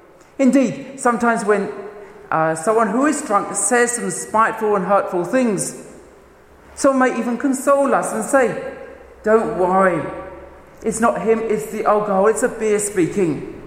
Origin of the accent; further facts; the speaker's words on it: England, United Kingdom; when I grew up in England, one of the things that we often had on the television were advertisements